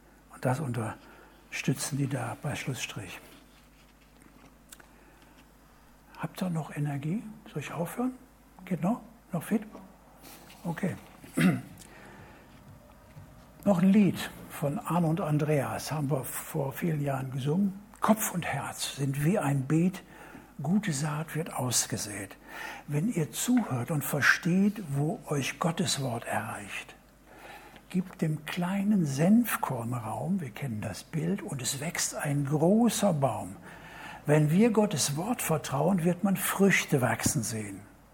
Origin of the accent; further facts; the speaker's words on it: Duisburg, North Rhine-Westphalia, Germany; Bei uns in Duisburg fing eine Arbeit